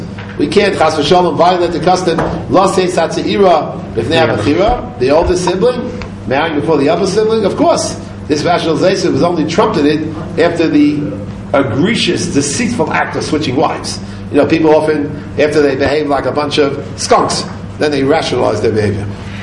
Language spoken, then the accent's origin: English; New York City, New York, United States; I remember years ago, I grew up actually in New York City, and I used to watch from time to time people working on the potholes in New York City.